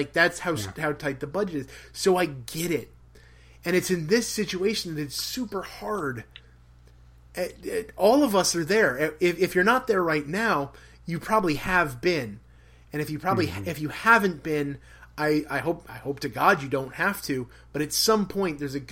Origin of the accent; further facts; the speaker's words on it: United States; being a dude growing up in America and having all of these amazing things just at my fingertips.